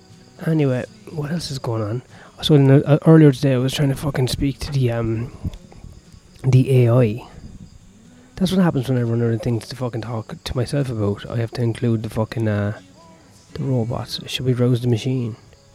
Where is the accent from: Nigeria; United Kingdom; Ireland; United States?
Ireland; accent: Irish; my accent. I'm from Ireland.